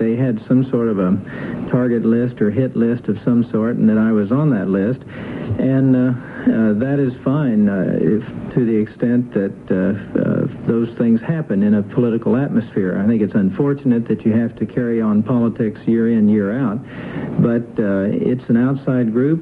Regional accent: Oklahoma, United States; I called a couple of insurance agents from my home state in Oklahoma

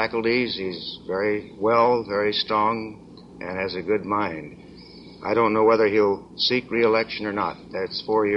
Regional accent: Arizona, United States; No, just that I'm a Republican from Arizona, and I don't think it's an Arizonan's business to mix up in the primaries of another state.

